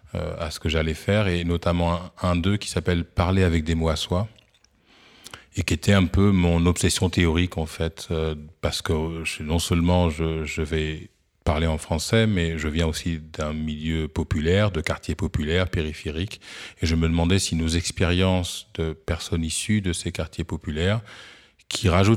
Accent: French Antilles, France; ce qu'on appelle chez nous aux Antilles la supranationalité.

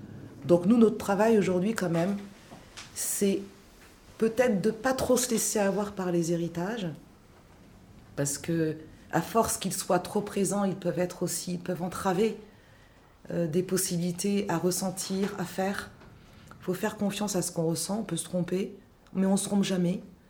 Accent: Gabon; Moi, je sais que je suis du Gabon. Au Gabon, ce sont des terres anciennes.

